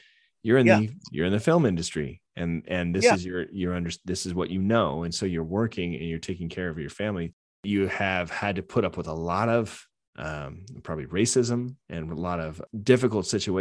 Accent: Scotland, United Kingdom; I'm a Scottish, my family's Scottish, and we look old.

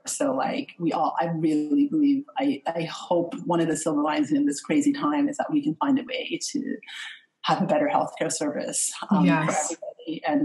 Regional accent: Washington, District of Columbia, United States; I grew up in Washington, D.C. And at the time, it was Chocolate City. Yes, I'm in a very white neighborhood. But I lived in DC proper. I went to DC public schools

